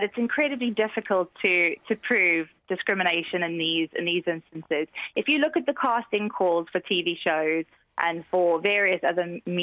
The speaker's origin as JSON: {"language": "English", "region": "Northern Ireland", "country": "United Kingdom", "said": "we come from Northern Ireland and we positively discriminate all the time, and it works."}